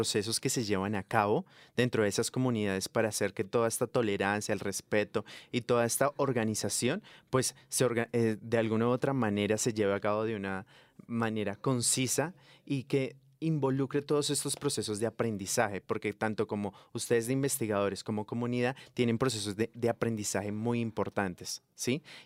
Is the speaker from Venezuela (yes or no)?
no; Colombia; como colombianos